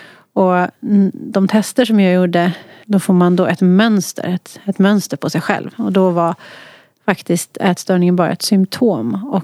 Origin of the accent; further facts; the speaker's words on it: Huddinge, Stockholm County, Sweden; Men jag föddes i Flemingsberg.